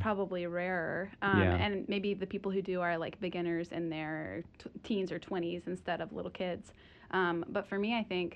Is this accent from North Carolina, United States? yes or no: yes; Greensboro, North Carolina, United States; I grew up playing violin in Greensboro